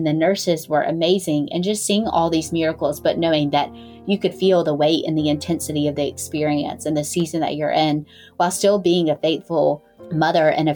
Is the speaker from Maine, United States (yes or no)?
no; Greenville, North Carolina, United States; I am from Greenville, North Carolina.